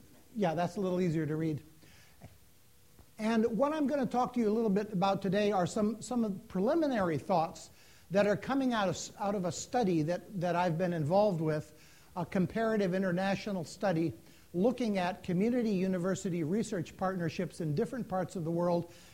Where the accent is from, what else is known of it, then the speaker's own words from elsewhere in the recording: British Columbia, Canada; As you know, I'm from British Columbia.